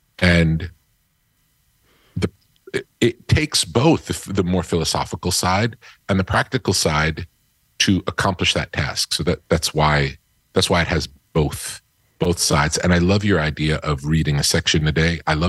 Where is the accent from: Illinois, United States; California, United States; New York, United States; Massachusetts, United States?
New York, United States; I had kind of a very lucky upbringing in that I was brought up an hour outside of Manhattan on the beach. So I got to experience nature from a young age.